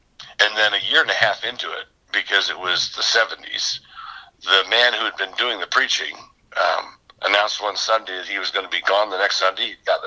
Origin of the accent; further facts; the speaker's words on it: Annapolis, Maryland, United States; I grew up, my hometown was Annapolis, Maryland.